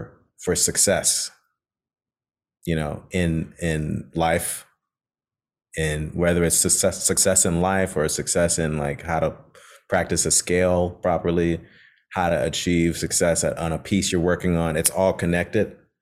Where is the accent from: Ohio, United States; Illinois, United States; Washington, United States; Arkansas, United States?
Illinois, United States; Chicago; I mean, I grew up on the South Side of Chicago, and so my first teacher used to come to the house.